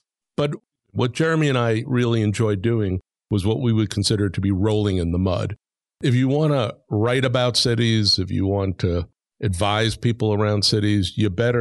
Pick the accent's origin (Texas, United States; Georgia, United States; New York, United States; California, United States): New York, United States; Brooklyn; born there; I was born in Brooklyn, New York, went to public high school.